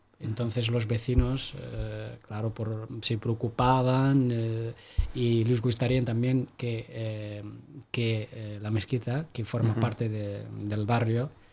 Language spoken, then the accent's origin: Spanish; Morocco; Soy del norte de África, exactamente de Marruecos, del centro de Marruecos.